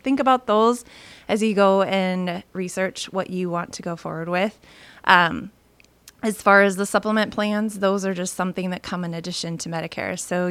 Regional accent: Nebraska, United States; I came to this area. I'm married into this area. I found my husband from here, but I'm originally from Nebraska.

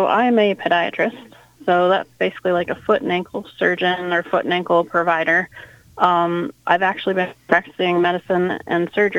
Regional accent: Cleveland, Ohio, United States; now in Alexandria, United States; So I actually grew up in Ohio, kind of southwest Cleveland area.

